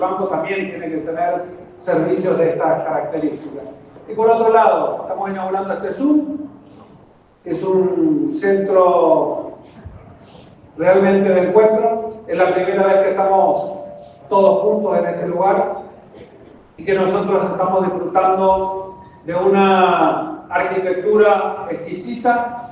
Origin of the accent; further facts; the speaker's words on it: Corrientes, Argentina; yo soy correntino